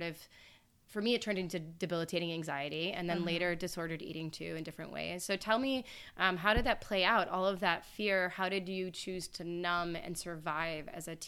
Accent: Michigan, United States; and I grew up in Oakland County too

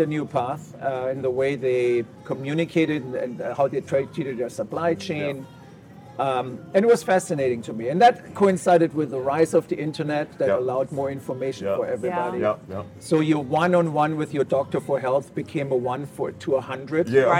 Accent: Stuttgart, Baden-Württemberg, Germany; I missed the pretzel bread that I grew up with in Stuttgart, Germany.

